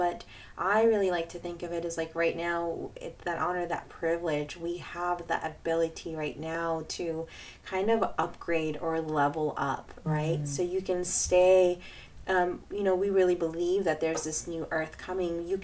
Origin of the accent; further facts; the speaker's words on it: Mexico; I'm originally from Mexico